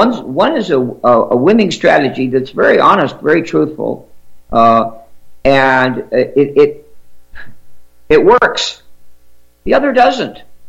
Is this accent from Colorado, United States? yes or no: no; Santa Monica, California, United States; Stephen Miller, Santa Monica High School graduate, right from my hometown there.